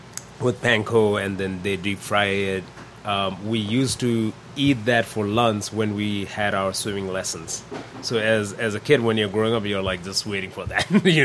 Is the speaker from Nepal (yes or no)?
yes; Nepal; moved away as an adult; I'm an immigrant from Nepal. I came here when I was 18 for college